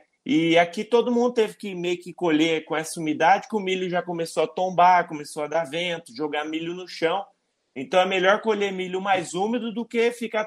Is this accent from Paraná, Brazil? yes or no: yes; Maringá, Paraná, Brazil; eu sou da região de Maringá, região Maringá, Londrina aqui